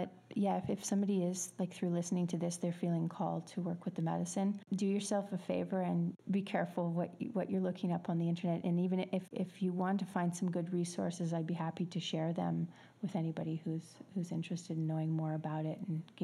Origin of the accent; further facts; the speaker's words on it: Canada; moved away as an adult; now in Costa Rica; I'm Canadian, and I've been living here in Costa Rica now for 10 years.